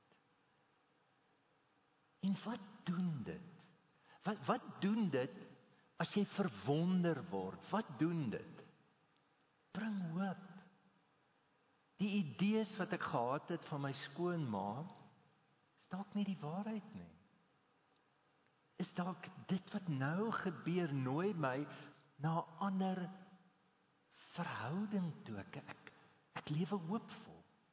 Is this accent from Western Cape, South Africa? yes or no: no; Standerton, Mpumalanga, South Africa; Ek kom van Standerton af en ons nooit 'n kersboom gehad nie.